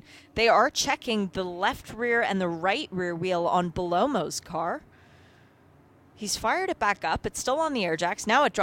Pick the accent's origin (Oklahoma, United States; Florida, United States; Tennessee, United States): Florida, United States; Miami; I am biased toward the Miami one because I'm from Miami.